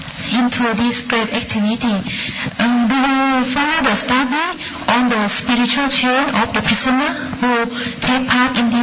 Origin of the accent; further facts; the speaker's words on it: Germany; English is a second language; from Germany.